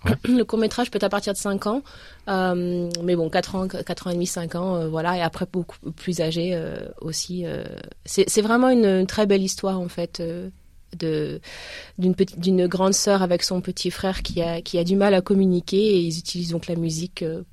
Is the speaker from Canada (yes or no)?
no; New Caledonia; also born or lived in Australia; now in Melbourne, Australia; je suis venue travailler sur Melbourne. Donc de 2002 à 2017, voilà, j'étais en Australie. Et en 2017, je suis rentrée, comme on dit, au pays, chez nous, en Calédonie, sur le Caillou.